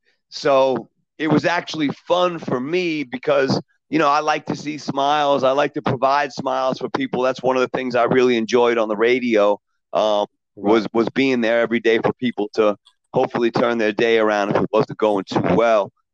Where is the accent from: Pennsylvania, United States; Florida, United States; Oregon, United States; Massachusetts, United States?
Massachusetts, United States; Brookline; I grew up in Brookline, so, you know, I went to grammar school and high school with basically the kids that I played sports with over the summer.